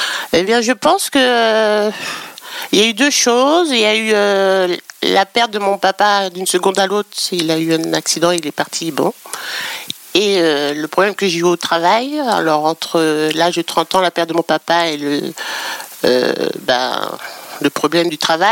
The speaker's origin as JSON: {"language": "French", "region": "Normandy", "country": "France", "tie": "born or raised there", "said": "moi, j'ai grandi en Normandie, mais on avait toujours un œil sur Paris"}